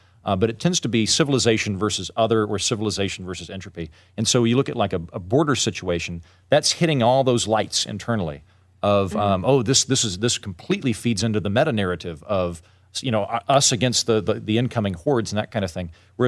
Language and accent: English; Oklahoma, United States; I could see growing up in Oklahoma, there are tons of people.